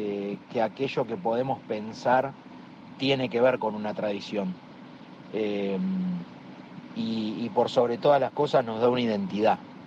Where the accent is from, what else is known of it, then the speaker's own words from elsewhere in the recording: Argentina; representa todo eso que tiene para nosotros como argentinos la transmisión de algo